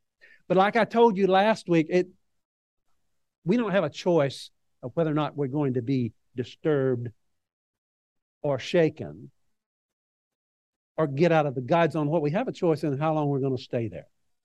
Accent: Mississippi, United States; I'm from Mississippi, so I can't talk fast.

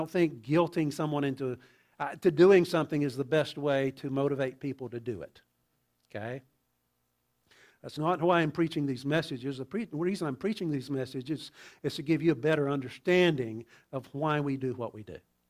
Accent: Mississippi, United States; I grew up in Mississippi, and you talk about a religious culture. It's very religious

